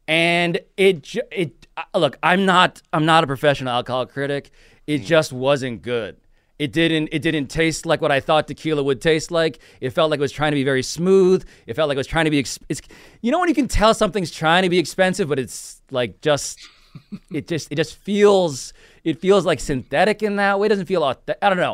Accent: New York, United States; You know, I'm a child of the 90s, even though I'm from New York.

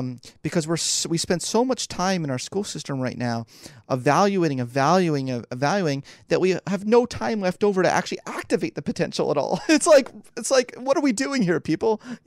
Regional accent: Philadelphia, Pennsylvania, United States; born or raised there

